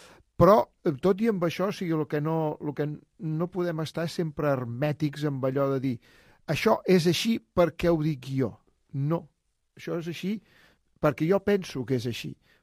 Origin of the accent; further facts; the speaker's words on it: Badalona, Catalonia, Spain; Penseu que nosaltres, sabeu que som de Badalona